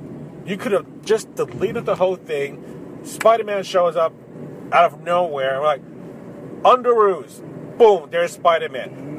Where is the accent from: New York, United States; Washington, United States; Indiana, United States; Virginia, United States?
New York, United States; The Bronx; Because I'm from the Bronx. What the fuck I care about Queens or Brooklyn?